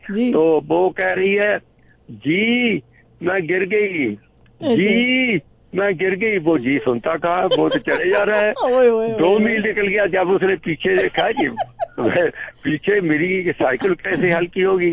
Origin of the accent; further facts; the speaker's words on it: India; अच्छा देखो देखो भाई साहब, हम इंडिया से हैं